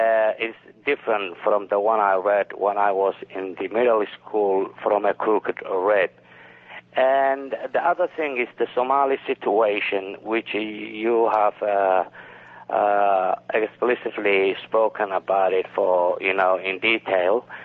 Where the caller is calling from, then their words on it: Boston, Massachusetts, United States; I'm calling from Boston.